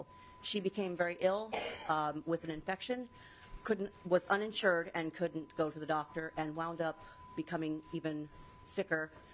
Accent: Chisholm, Minnesota, United States; I'm from Chisholm, Minnesota.

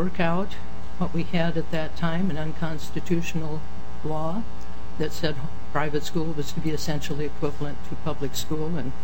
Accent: Washington, United States; One of those was the state of Washington, which is my home state and where my family has been state level to county to classroom level educators.

